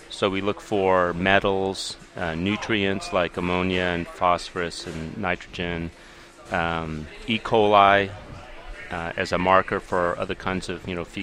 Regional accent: California, United States; I come from California, and I know growing up in the Sierra Nevada, every summer you could do that too when I was growing up

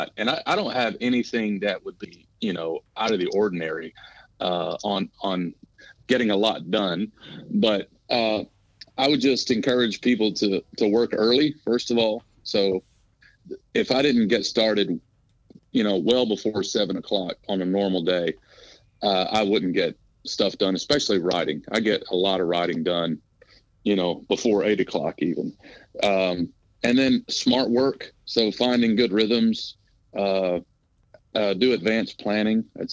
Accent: Detroit, Michigan, United States; born there; now in Raleigh, United States; I was born in Detroit. My dad's born and raised Detroit.

